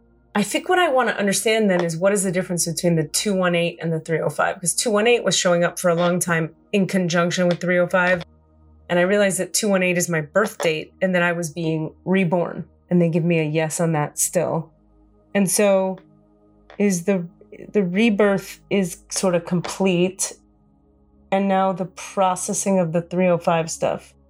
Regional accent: Miami, Florida, United States; the area code of Miami is 305, and I was born and raised in Miami.

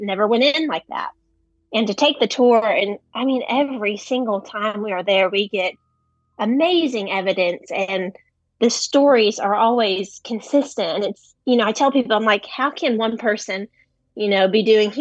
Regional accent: Jasper, Georgia, United States; So Jasper, Georgia is actually my hometown. I've been here my whole life.

